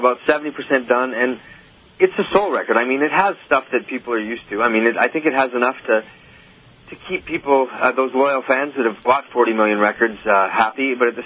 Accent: Canada; As a Canadian, we learn to fake sincerity at a young age.

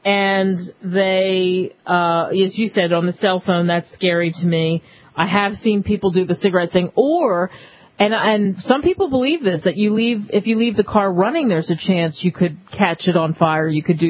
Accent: New Jersey, United States; because I grew up in Jersey where you couldn't pump your own gas. It was illegal.

